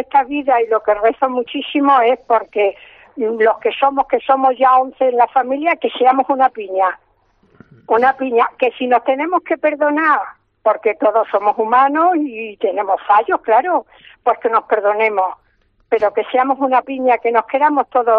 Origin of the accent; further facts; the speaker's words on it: Trujillo, Extremadura, Spain; tengo 76 años, soy de Trujillo y mis padres pues han sido labradores